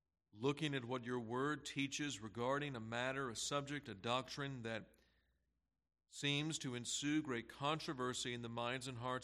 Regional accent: Snellville, Georgia, United States; in my hometown of Snellville, Georgia, which is just 39 minutes east of Atlanta.

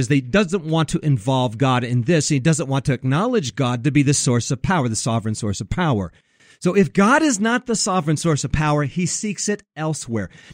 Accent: Japan; I was raised in Japan, where this kind of thing was pretty common.

